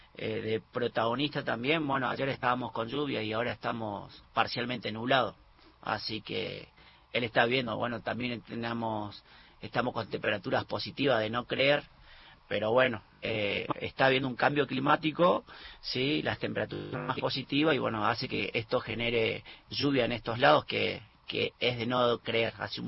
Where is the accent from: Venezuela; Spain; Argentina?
Argentina; Resistencia, Chaco; Yo soy de Resistencia Chaco, entonces como que hacíamos eso.